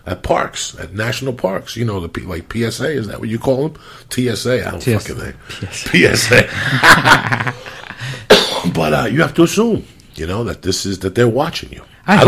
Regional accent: North Bergen, New Jersey, United States; In my hometown in North Bergen, they have command centers.

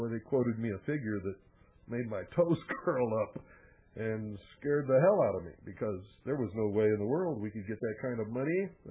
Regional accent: United States; I'm the same as you. I'm just an American who cares and got fed up, and I drew the line.

